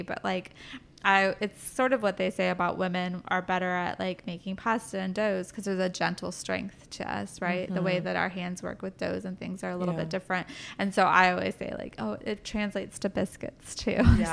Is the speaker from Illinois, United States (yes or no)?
no; California, United States; he's from the small town in the South and I was from California